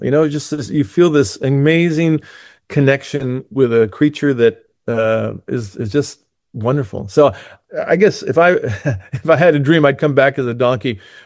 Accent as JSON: {"language": "English", "country": "Switzerland", "tie": "born or raised there", "second_language": "English", "said": "Well, actually, I grew up in Switzerland"}